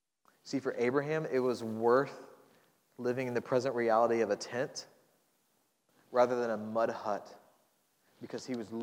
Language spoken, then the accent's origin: English; Florida, United States; Again, growing up in Florida, the retirement capital of at least our nation, maybe of the world